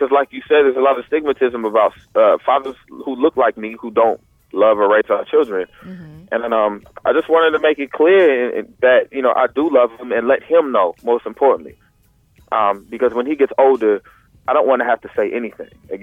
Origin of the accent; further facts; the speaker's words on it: Oakland, California, United States; you know, I'm from the Bay Area, I'm from Oakland, but my son was born in Santa Clara County